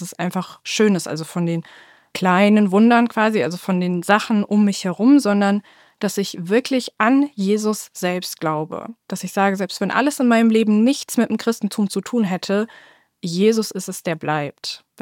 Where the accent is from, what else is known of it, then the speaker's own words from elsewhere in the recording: Dülmen, North Rhine-Westphalia, Germany; Ich komme aus Dömen. Das ist eine sehr kleine Innenstadt